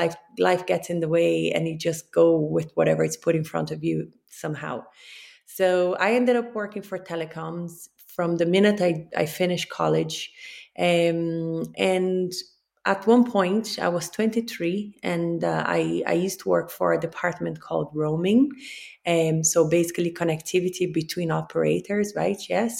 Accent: Rio de Janeiro, Brazil; I'm not going to say cold because I'm from Rio, but, you know, cooler, I suppose, winters.

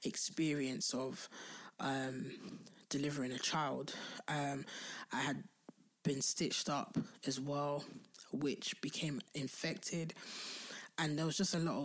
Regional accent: London, United Kingdom; I'm from Southeast London.

